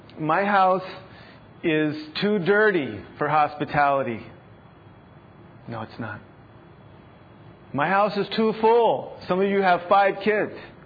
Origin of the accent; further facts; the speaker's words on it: Los Angeles, California, United States; You know, Lynette and I, we grew up in Los Angeles, but we went to college in Missouri.